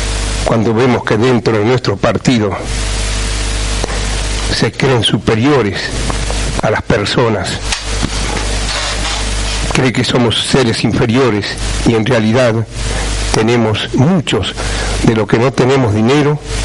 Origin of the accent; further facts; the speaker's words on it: Curuzú Cuatiá, Corrientes, Argentina; Nunca más que se mienta y se engañe a mi pueblo de Curuzú.